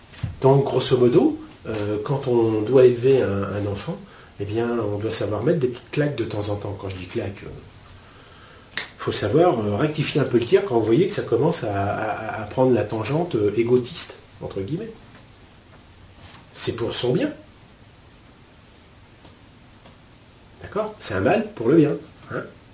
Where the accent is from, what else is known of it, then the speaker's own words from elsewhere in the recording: France; donc maintenant je ne suis plus catholique. Hein, mais d'accord. Mais ça n'empêche pas que quand même je suis français